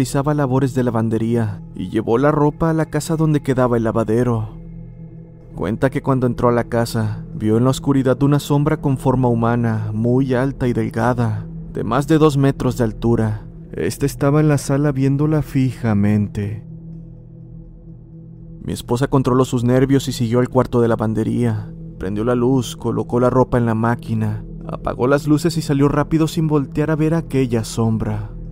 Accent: Venezuela; now in Brazil; Soy de Venezuela, pero vivo en Brasil.

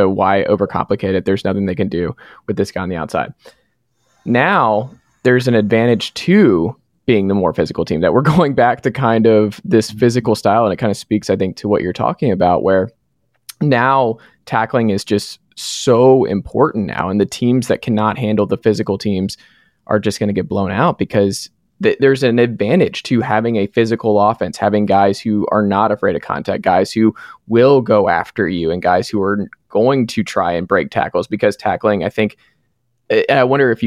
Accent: Atlanta, Georgia, United States; I'm a Falcons guy. I'm from Atlanta originally.

